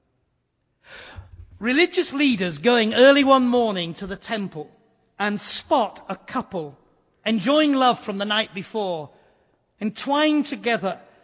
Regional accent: Yorkshire and the Humber, United Kingdom; I come from Yorkshire in the northeast. We've always been rivals with Lancashire on the northwest.

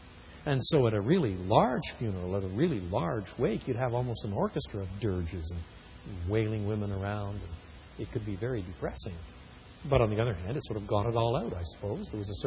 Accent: United Kingdom; I'm British. I can get away with that. My mother was born in London, and my father was born in Northern Ireland

